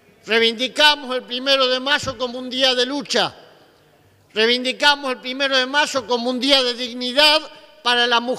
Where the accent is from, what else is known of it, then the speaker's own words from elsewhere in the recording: Argentina; con orgullo decir, somos argentinos, somos trabajadores, nuestro destino es salvar a la patria.